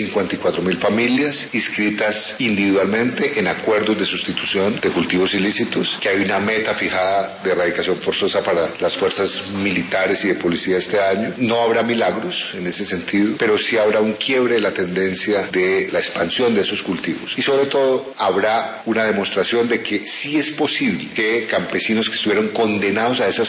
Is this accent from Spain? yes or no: no; Colombia; como un colombiano que no perderá la esperanza